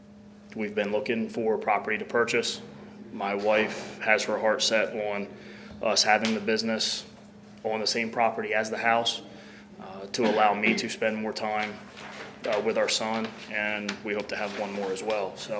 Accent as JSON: {"language": "English", "town": "Salisbury", "region": "Maryland", "country": "United States", "tie": "born or raised there", "said": "I grew up in Salisbury, so I am Eastern Shore to the heart. I graduated from high school from Waihai in Salisbury."}